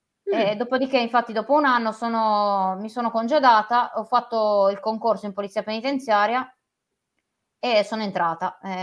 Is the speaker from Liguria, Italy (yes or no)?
yes; Genoa, Liguria, Italy; sono di Genova